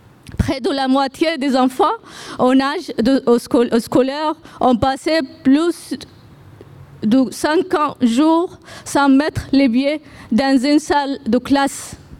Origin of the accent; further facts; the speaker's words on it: Sudan; first language Arabic; French is a second language; Je m'excuse si j'ai un accent, si je fais des erreurs en français. Ma langue maternelle, c'est l'arabe. Ma langue maternelle, c'est l'arabe. Je suis fière de ma langue.